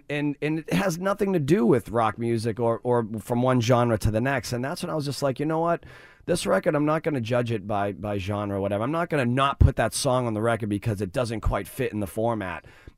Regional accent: Lawrence, Massachusetts, United States; we grew up very poor in Lawrence, Massachusetts, but, you know, once in a while, my mom saved it up enough where she would try to take us to Bruins games regularly.

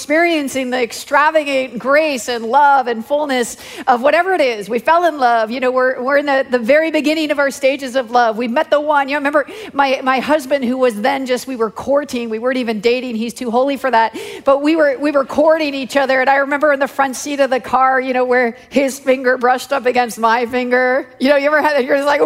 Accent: Canada; So I come all the way from Canada to ask you this.

